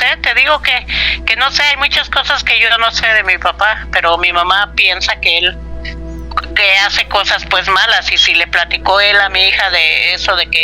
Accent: Cuernavaca, Morelos, Mexico; also born or lived in Mexico City; nací en el Distrito Federal, en La Raza, pero vivimos más tiempo en Cuernavaca.

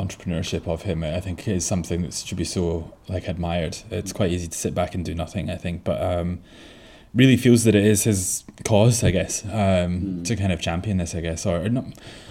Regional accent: United Kingdom; certainly as a Brit

